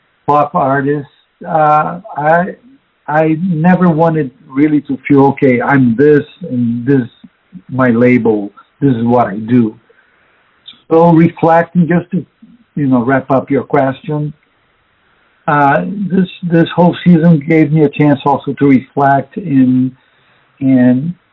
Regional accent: Rio de Janeiro, Brazil; Rio being a very cosmopolitan city, you know, I was exposed to a lot of music growing up. I came from a very musical family.

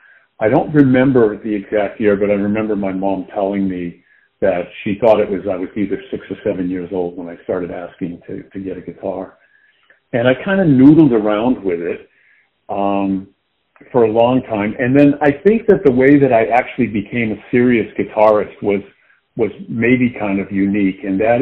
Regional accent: Boston, Massachusetts, United States; even though I grew up in Boston and the Red Sox, you know, were the team.

